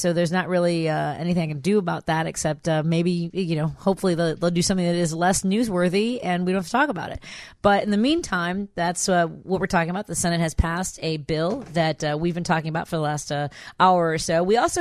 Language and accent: English; Chicago, Illinois, United States; I was born in Chicago, grew up on the Northwest Side, actually Norwood Park to be specific.